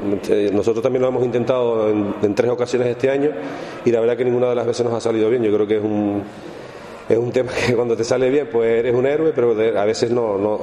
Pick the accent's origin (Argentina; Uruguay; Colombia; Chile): Uruguay; todos los que somos del Uruguay